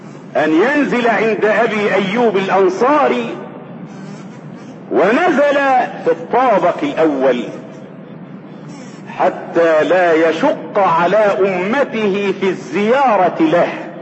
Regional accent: Egypt; وثبت أن عندنا في مصر الآن من المشاهدين 26 مليون مشاهد مدمنين على التلفزيون

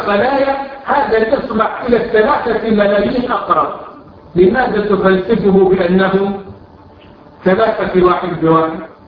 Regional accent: Egypt; أنبا شنودة عندنا في مصر

